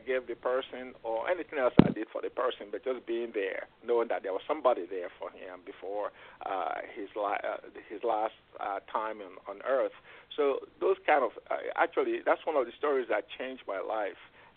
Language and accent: English; Onitsha, Anambra, Nigeria; now in United States; The Mississippi reminded me of my hometown, Onitsha, where you have the River Niger.